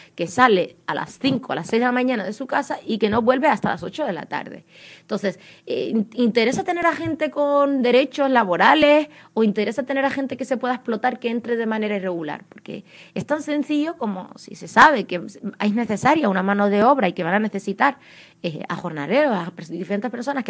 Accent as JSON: {"language": "Spanish", "region": "Tindouf Province", "country": "Algeria", "said": "Yo soy saharaui, vine de los campamentos de refugiados de Tinduf, vine en avión"}